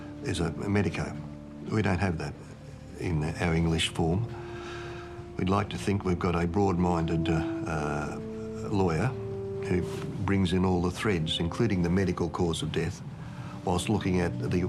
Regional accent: Melbourne, Victoria, Australia; I grew up in Melbourne, in Brunswick, which now is a gentrified inner suburban trendy place, but in the 60s it was almost embarrassing to say that you lived there.

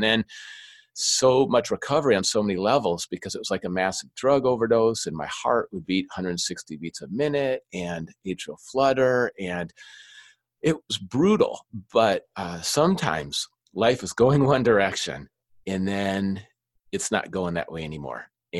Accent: Minnesota, United States; when I grew up in Minnesota, the first place we lived, it was an apartment complex in the football stadium for the University of Minnesota Gophers in the parking lot.

